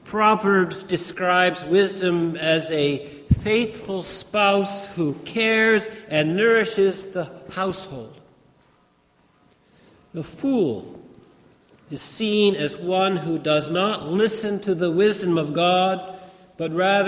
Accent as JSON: {"language": "English", "town": "Toronto", "region": "Ontario", "country": "Canada", "tie": "born or raised there", "said": "I remember as a child, growing up in Scarborough, Toronto, Ontario, we would go outside in the evening to see the first satellite cross the sky"}